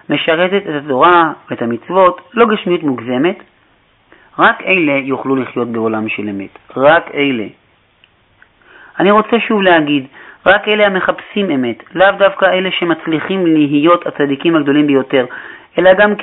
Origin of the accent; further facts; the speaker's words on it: United States; now in Israel; אני בא מארצות הברית, אבל ברוך השם ברגע זה אנחנו בארץ ישראל